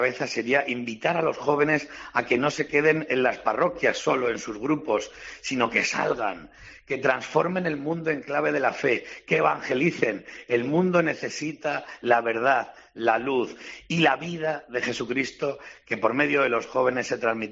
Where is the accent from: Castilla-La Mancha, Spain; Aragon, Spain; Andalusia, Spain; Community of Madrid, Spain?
Castilla-La Mancha, Spain; Yepes; que soy un simple y humilde laico de parroquia de mi pueblo, de Yepes, que es ahí donde forjé mi compromiso con Cristo.